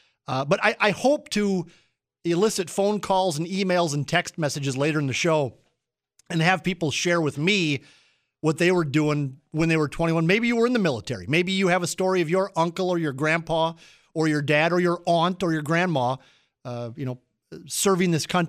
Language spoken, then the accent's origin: English; Minnesota, United States; And in fact, I'm a Minnesotan.